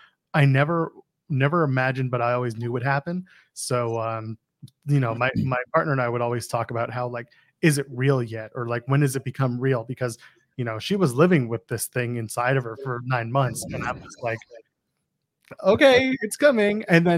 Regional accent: Canada; Yeah, I'm Canadian.

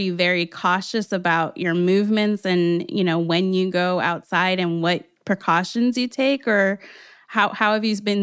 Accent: Los Angeles, California, United States; I am from L.A., born and raised.

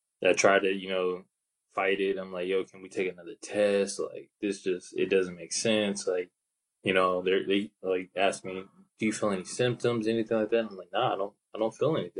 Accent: Seaside, California, United States; from Seaside, California.

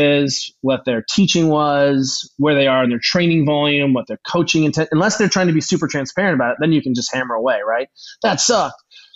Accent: Germany; Again, I grew up racing in Germany.

